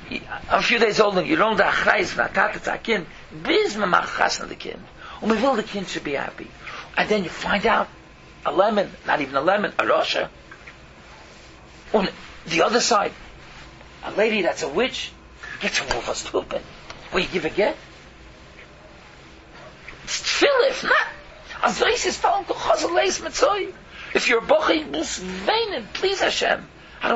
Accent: Queens, New York, United States; also born or lived in Williamsburg; I was born glad in Williamsburg, but I was a Queens boy.

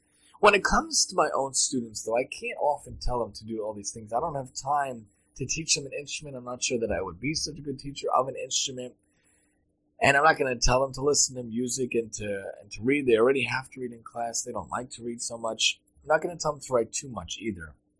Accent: Staten Island, New York, United States; The paper growing up, I believe, had it, the Staten Island Advance. I'm from Staten Island.

